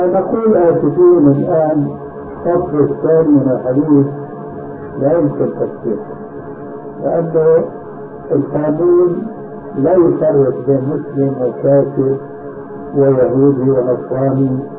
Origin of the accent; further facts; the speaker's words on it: Syria; ولذلك عندنا في سوريا